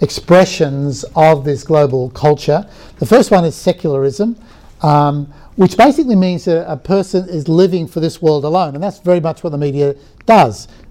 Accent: Australia; You know, yes, we have certain things as Australia, different from if I was a Nigerian or I came from Brazil or somewhere.

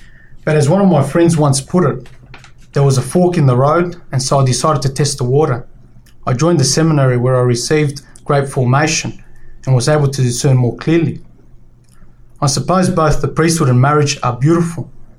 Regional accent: Australia; I'm 26 years old. A little bit about my background. I was born and raised in Australia, so I consider myself a true blue, an Aussie. My parents are from Nicaragua, which is a very Catholic country.

